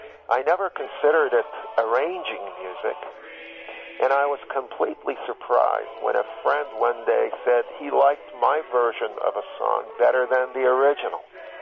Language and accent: English; Istanbul, Turkey; I grew up in Istanbul, Turkey. My family lived in a medium-sized condo in the middle of the city.